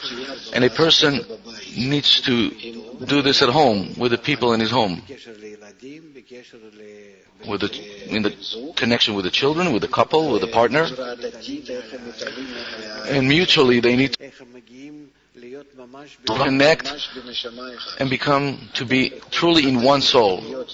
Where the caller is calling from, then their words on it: Ashdod, Southern District, Israel; right now I'm from Ashdod